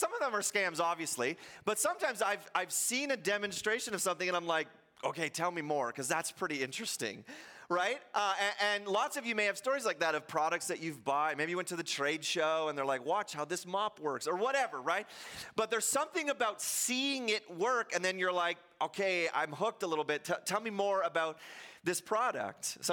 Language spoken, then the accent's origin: English; Orleans, Ontario, Canada; moved away as an adult; I grew up in Ontario in a little suburb outside of the city of Ottawa called Orleans. And grew up there all through my teenage years and then moved out here for school.